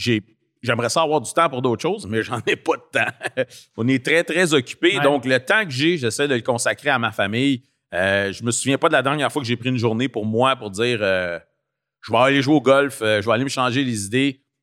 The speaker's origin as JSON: {"language": "French", "town": "Montréal-Nord", "region": "Quebec", "country": "Canada", "tie": "born or raised there", "said": "Moi, j'ai grandi à Montréal-Nord."}